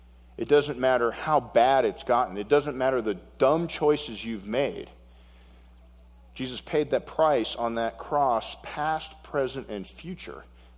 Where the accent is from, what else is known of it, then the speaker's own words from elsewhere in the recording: Boulder, Colorado, United States; I was raised in Boulder Public School, so I'm not even totally sure I know what a participle is